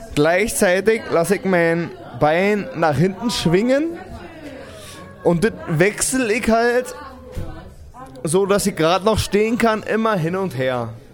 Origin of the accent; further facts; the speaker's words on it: Oranienburg, Brandenburg, Germany; ich bin 24 Jahre alt und ich komme aus Oranienburg-Süd.